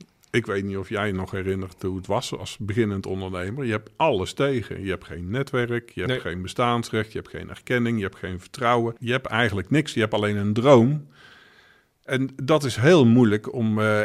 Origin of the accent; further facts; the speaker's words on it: Zeeland, Netherlands; En bij ons in Zeeland zeiden ze altijd, genoeg is feest.